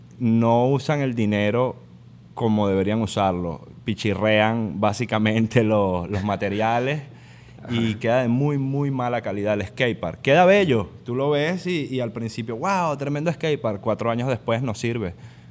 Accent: Venezuela; now in Miami, United States; Aquí me ha pasado, por ejemplo, en Miami, que digo que soy de Venezuela y la gente, ok.

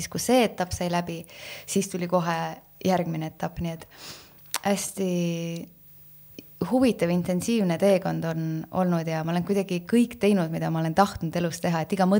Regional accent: Valga, Valga County, Estonia; ma olen sündinud Valgas, Läti ja Eesti piiri peal.

